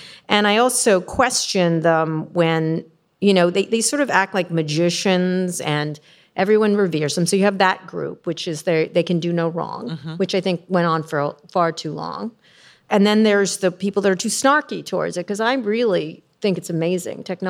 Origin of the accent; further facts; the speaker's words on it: San Francisco, California, United States; Not that there's anything wrong with that. I'm from San Francisco. It's fine.